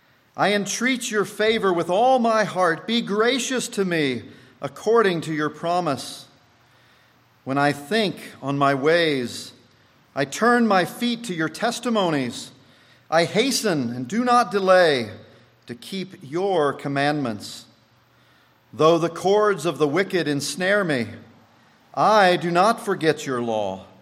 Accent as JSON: {"language": "English", "region": "Midwest", "country": "United States", "tie": "born or raised there", "said": "but I guess growing up in the Midwest, if something tasted that good, you wanted a large portion of it."}